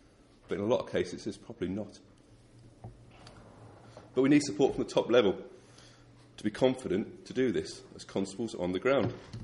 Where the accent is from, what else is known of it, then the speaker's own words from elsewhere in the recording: West Midlands, United Kingdom; I'm from the West Midlands